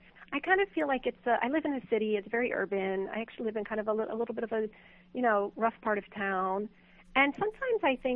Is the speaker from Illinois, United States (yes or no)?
no; California, United States; I know this is going to sound a little cuckoo, but I'm from California